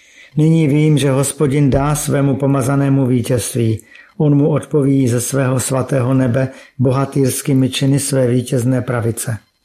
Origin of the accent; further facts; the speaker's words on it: Dobřany, Plzeň Region, Czechia; Pocházím z Dobřan na Plzeňsku a z ateistického prostředí. Vystudoval jsem elektrotechnickou průmyslovku v Plzni